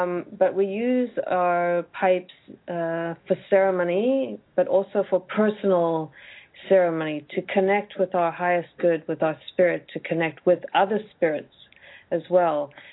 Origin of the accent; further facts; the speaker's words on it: South Africa; I grew up in South Africa, and in Roman Catholic faith there at that time, you got confirmed at 13 years old